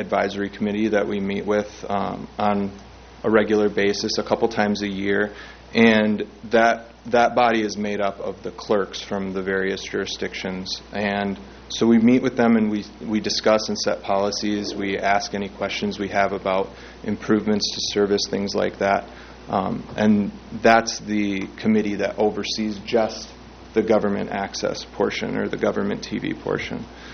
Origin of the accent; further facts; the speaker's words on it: Traverse City, Michigan, United States; I'm from Traverse City. I grew up in the neighborhood right around East Bay Park, and I went to middle school right across the street from here